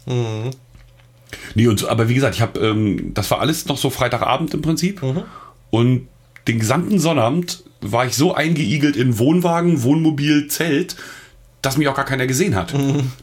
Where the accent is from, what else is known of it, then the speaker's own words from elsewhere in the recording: Mecklenburg-Vorpommern, Germany; Als Mecklenburger ist es natürlich, also wenn man nicht gerade aus Industrieregionen kommt, dann flasht einen das nicht so